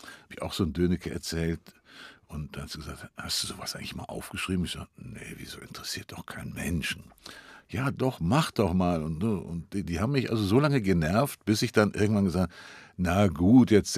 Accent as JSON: {"language": "German", "town": "Cologne", "region": "North Rhine-Westphalia", "country": "Germany", "tie": "born there", "said": "Köln ist meine Heimatstadt. Hier bin ich geboren, zwar erst mit 13 Jahren wieder hierher gekommen, einfach kriegsbedingt."}